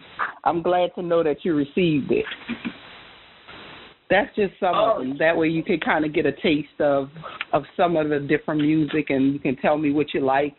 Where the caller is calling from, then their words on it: Bronx, New York, United States; I'm calling from the Bronx.